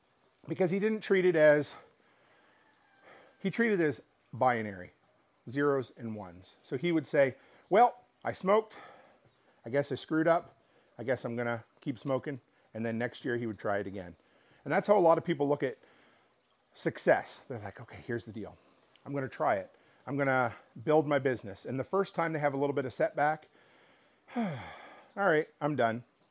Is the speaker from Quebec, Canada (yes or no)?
no; Nova Scotia, Canada; from my hometown, a tiny little town in Nova Scotia that really most people wouldn't even know existed.